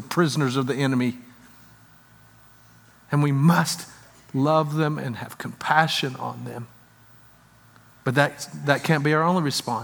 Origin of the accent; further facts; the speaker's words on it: French Lick, Indiana, United States; I'm from French Lick, Indiana. Did you know that? I'm from French Lick. There's more than one hick from French Lick that made it out.